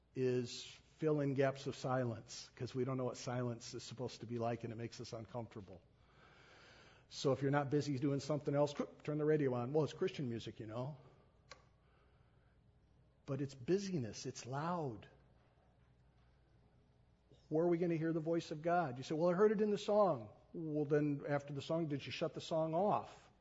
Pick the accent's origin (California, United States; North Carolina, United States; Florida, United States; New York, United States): New York, United States; New York City; And I can cover a mile faster than anybody else because I'm a New Yorker.